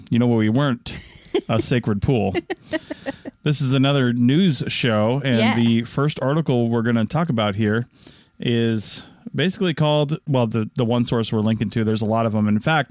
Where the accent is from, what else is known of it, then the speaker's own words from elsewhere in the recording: Monroe, Washington, United States; My hometown, Monroe, yeah. Washington, mm-hmm.